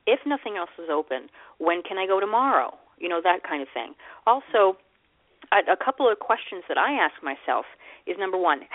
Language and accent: English; New York City, New York, United States; you know, I'm a New Yorker, so, like, I'm used to everything fast, fast, fast.